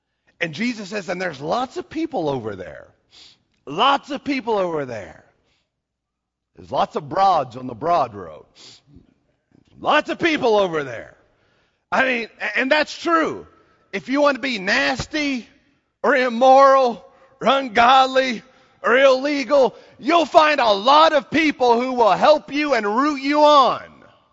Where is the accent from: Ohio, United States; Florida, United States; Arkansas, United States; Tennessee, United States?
Tennessee, United States; Mosheim; I was born in Baileyton or Mosheim. I mean, that's the way we do it. We slow it down enough so that you can understand it. It's just part of where I was raised.